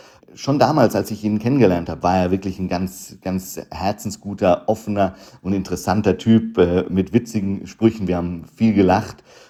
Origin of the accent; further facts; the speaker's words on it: Netherlands; German is a second language; was gibt es zum Beispiel in meinem Heimatland, was gibt es in den Niederlanden